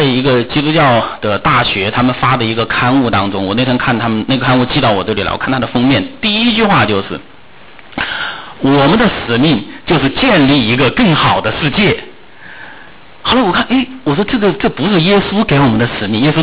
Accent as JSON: {"language": "Chinese", "country": "China", "tie": "born or raised there", "said": "因为我从小在中国大陆是受这样的教育长大的"}